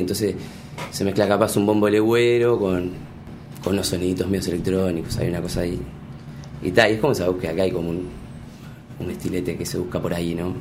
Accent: Buenos Aires, Argentina; also born or lived in Uruguay; Nací en Buenos Aires y hice la escuela allá, entonces estoy como en un permanente de vuelta con Buenos Aires.

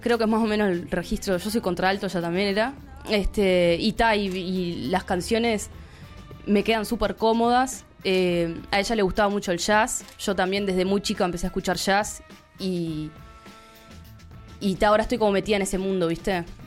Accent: Paysandú, Uruguay; yo soy de Paysandú. Estábamos allá en Paysandú, escuchando un DVD en vivo

